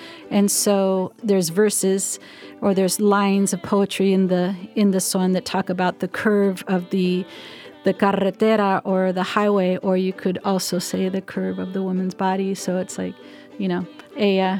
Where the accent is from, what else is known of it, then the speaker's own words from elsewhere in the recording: San Jose, California, United States; Once I graduated, I came back home to San Jose. I'm from San Jose.